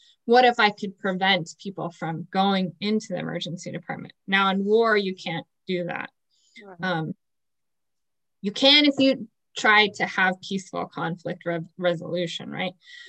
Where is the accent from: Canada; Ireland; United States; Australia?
United States; New Mexico; I mean, I grew up in New Mexico, but I feel like when you stay in New Mexico, you can give back to your community and people fall in love with New Mexico.